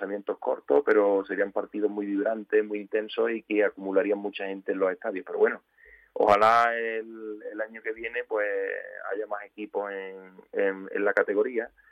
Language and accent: Spanish; Pedrera, Andalusia, Spain; Porque yo soy de Pedrera